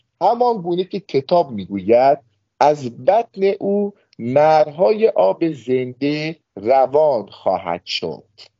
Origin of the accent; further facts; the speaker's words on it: Iran; ما ایرانی هستیم بهش افتخار میکنیم